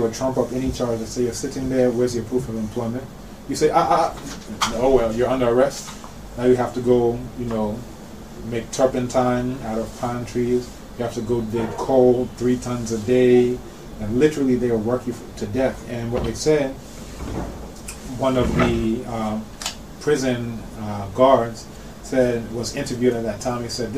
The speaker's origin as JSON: {"language": "English", "region": "North Carolina", "country": "United States", "tie": "born or raised there", "said": "I was born in 79, early 80s, I grew up in North Carolina, this is in the south of the U.S."}